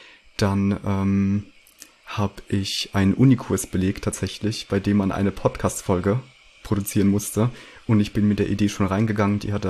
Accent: Rhineland-Palatinate, Germany; now in Berlin, Germany; Ach so, und also jetzt bin ich gerade in der Pfalz, wo ich aufgewachsen bin, 14 Jahre lang. Und ich wohne aber eigentlich gerade fest in Berlin. Und da studiere ich auch.

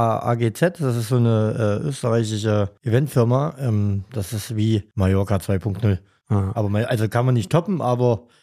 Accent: Jena, Thuringia, Germany; born there; Ich bin in Jena geboren, dann ist 2005 meine Mutti gestorben, da war ich 9.

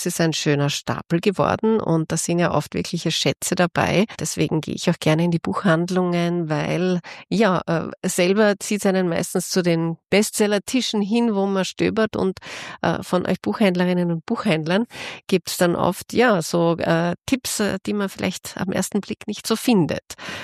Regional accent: Graz, Styria, Austria; nicht weit von meiner Heimatstadt Graz entfernt

